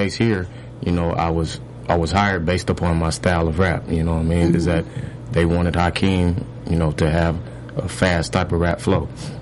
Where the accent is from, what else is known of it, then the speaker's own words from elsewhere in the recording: West Coast, United States; because I am from the West Coast and he is from, you know, from the East Coast.